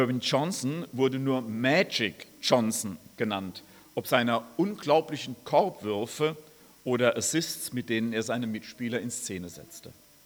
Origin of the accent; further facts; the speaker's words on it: Rhineland-Palatinate, Germany; ich komme aus der Pfalz, ne?